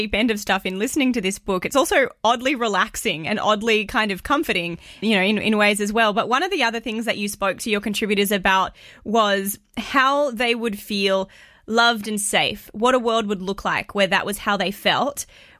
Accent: Australia; I mean, I'm a girl from Australia.

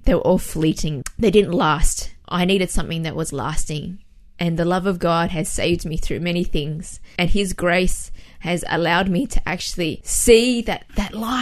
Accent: Bonnyrigg, New South Wales, Australia; I grew up in Bonnyrigg.

